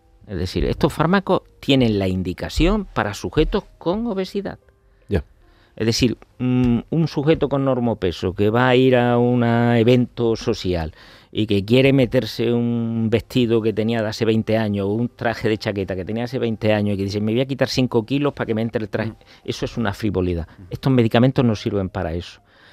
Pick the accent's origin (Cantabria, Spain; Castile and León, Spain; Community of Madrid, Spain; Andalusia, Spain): Andalusia, Spain; Montoro; now in Málaga, Spain; No, soy cordobés, nací en Montoro.